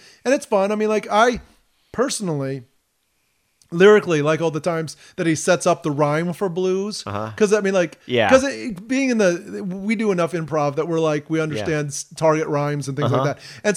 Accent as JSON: {"language": "English", "country": "United States", "said": "I mean, as an American, I am very unknowledgeable."}